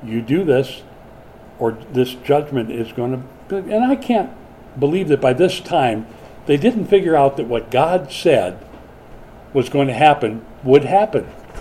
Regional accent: Minnesota, United States; Now, I grew up in Minnesota. I know what swarms mean.

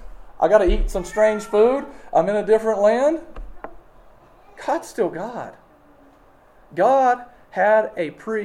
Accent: United States; That's part of being an American, living here.

